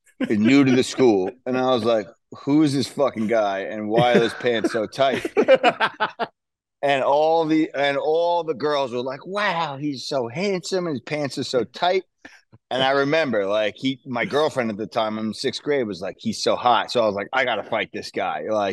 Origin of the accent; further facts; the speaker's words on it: Stony Brook, New York, United States; we grew up in Stony Brook, had a great, awesome childhood